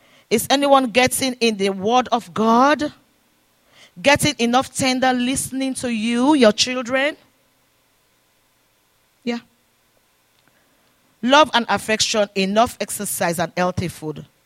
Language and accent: English; Sierra Leone; now in Canada; And the people that we came from Sierra Leone, I call them my sisters and brothers because we all came from the same country.